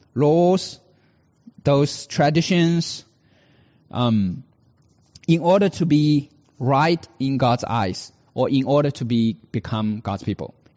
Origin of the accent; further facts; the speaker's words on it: China; as growing up in China